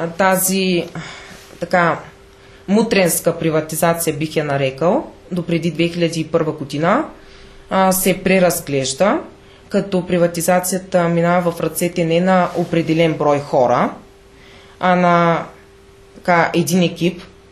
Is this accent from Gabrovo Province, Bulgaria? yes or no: yes; Gabrovo, Gabrovo Province, Bulgaria; Аз съм на 17 години и роден съм тук в Габрово. Майка ми и баща ми обаче са от различни градове. Баба ми и дядо ми също, т.е. аз съм единствения, който е роден тук.